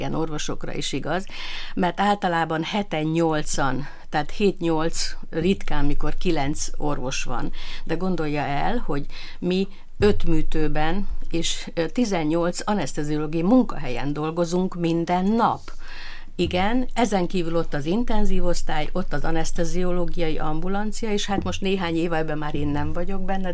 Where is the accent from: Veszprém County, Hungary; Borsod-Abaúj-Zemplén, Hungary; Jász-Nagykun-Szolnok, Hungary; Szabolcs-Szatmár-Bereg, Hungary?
Borsod-Abaúj-Zemplén, Hungary; hazajöttem, ez meg egyértelmű volt, mert itt éltek a szüleim. Tehát én borsodi vagyok